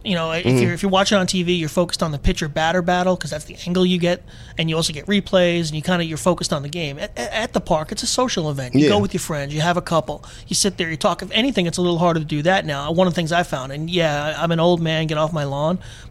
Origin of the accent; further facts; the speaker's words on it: New York, United States; You know, I'm an Irish kid from New York.